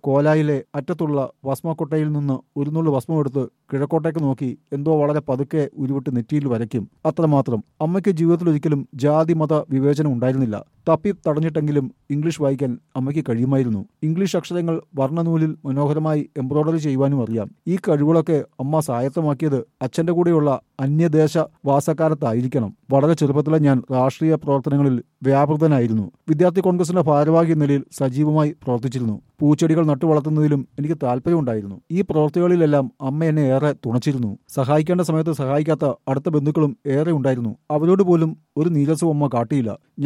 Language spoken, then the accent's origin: Malayalam; Pallikkunnu, Kerala, India; ഞാൻ ജനിച്ചു വളർന്ന പള്ളിക്കുന്ന് എന്ന ദേശം നായർ സമുദായാംഗങ്ങൾ മാത്രം അധിവസിക്കുന്ന ഒരു അഗ്രഹാരം പോലെയായിരുന്നു.